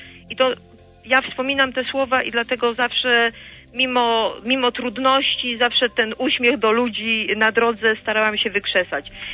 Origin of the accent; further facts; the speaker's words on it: Gniezno, Greater Poland Voivodeship, Poland; ja jestem z Gniezna